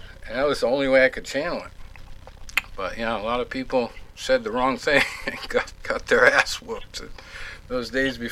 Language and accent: English; Boston, Massachusetts, United States; You know, growing up in Boston, you guys know that, you know.